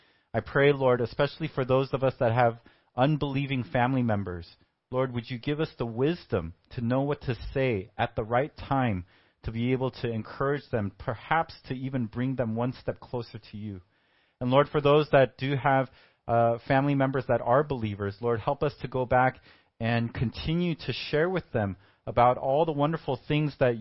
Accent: United States; I am Korean. I do have Korean blood in me. I was born and raised in America, but I want to share about a bit of my family history.

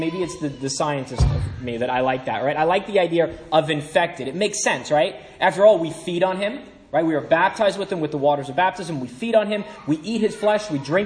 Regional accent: Brooklyn, New York, United States; I'm from Brooklyn, New York, if you haven't already known from my voice.

